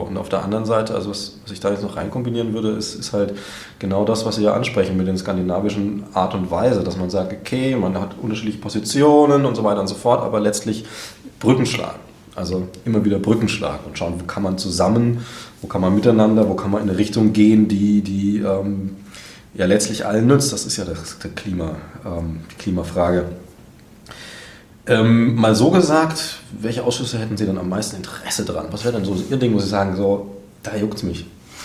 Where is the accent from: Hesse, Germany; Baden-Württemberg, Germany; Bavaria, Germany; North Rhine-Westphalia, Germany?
Bavaria, Germany; Also stolz bin ich da als Bayer auch nicht drauf.